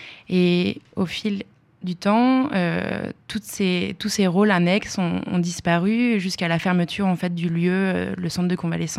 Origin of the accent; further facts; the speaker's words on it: Metz, Grand Est, France; Et moi je suis Lorraine, je viens de Metz dans le 57.